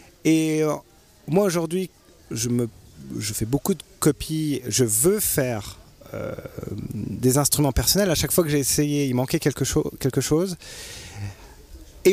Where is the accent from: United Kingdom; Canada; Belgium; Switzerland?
Switzerland; Valais; now in France; quand on est Valaisan, on est Valaisan. Après, j'ai été chez les Frouzes. Je sais qu'ici, bon, bah, maintenant, je suis plus Valaisan, je n'ai pas tout à fait français.